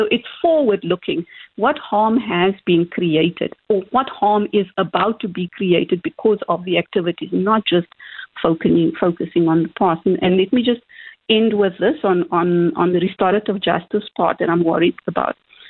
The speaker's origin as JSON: {"language": "English", "country": "South Africa", "said": "I think that we as a South African society, 30 years into our democracy, I think it's fair that we review it."}